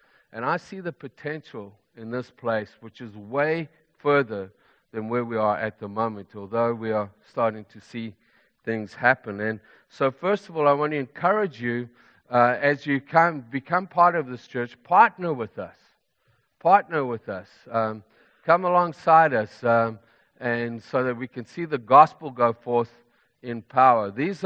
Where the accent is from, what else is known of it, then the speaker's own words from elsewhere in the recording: Zimbabwe; I'm from Zimbabwe, to take a team into Zimbabwe again